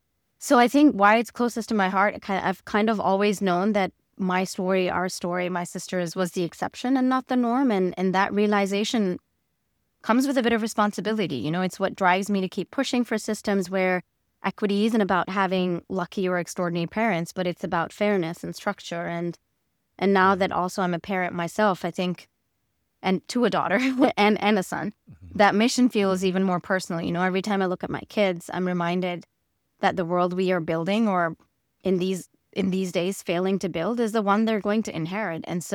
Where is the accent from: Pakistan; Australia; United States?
Pakistan; I grew up in Pakistan. I'm one of five daughters.